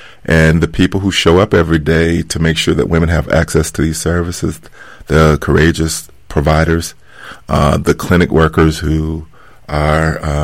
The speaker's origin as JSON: {"language": "English", "region": "the South", "country": "United States", "tie": "born or raised there", "said": "Well, growing up in the South with a lot of mothers around, the older women"}